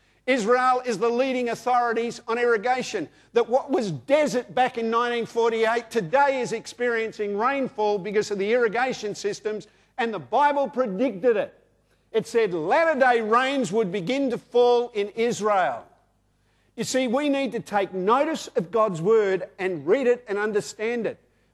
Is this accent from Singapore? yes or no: no; Mount Lawley, Western Australia, Australia; when I was growing up in Mount Lawley back in the 60s and I went to high school?